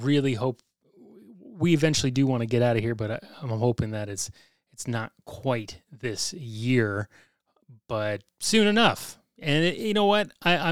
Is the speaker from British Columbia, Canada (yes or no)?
no; Sharon, Ontario, Canada; There's a bit of a naked woman story from my hometown in Sharon, Ontario.